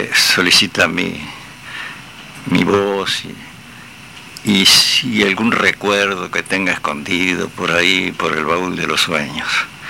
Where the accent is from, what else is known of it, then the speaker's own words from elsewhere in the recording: Punta Ballena, Maldonado, Uruguay; Bueno, yo nací en Punta Ballena.